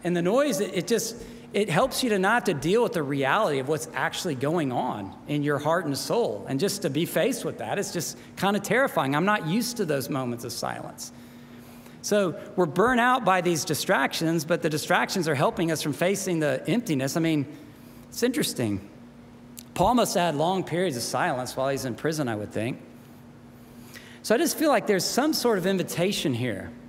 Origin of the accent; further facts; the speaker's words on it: the South, United States; Very honestly, I'm from the South